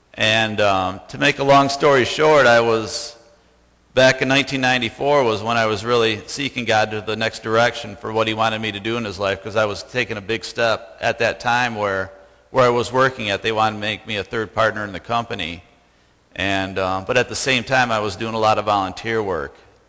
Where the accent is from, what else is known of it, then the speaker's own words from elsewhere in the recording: Ionia, Michigan, United States; also born or lived in California; I grew up here in Ionia, graduated from the Ionia High School back in 85, moved out to California for a while, and made a good life.